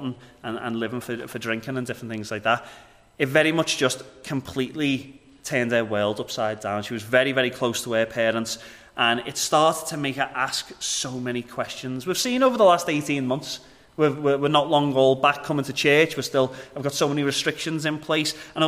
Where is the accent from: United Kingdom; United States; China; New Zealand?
United Kingdom; Liverpool, North West England; moved away as an adult; now in Northern Ireland; I am originally from Liverpool. I moved over here in 2012. My wife's from over here.